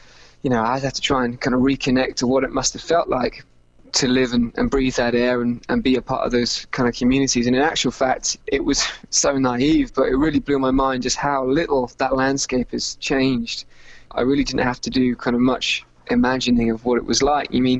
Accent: East of England, United Kingdom; there were songs in that book from where I grew up in Norfolk in England.

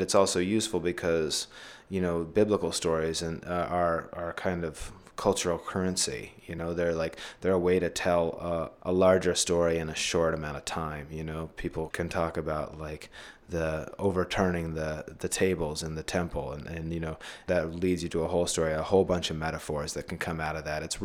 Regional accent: Idaho, United States; I'm from Idaho originally, so writing about the West was something that's always been in my head.

